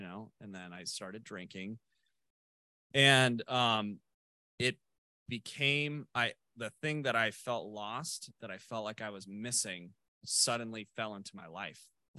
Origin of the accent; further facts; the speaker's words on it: Danville, United States; I grew up in Danville, and I had every opportunity that every opportunity in my life, I truly did.